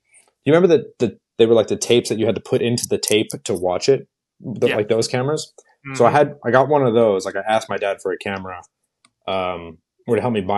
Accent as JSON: {"language": "English", "town": "West Babylon", "region": "New York", "country": "United States", "said": "So my parents split up when I was 12, and I'm from West Babylon, and you're from Lindenhurst."}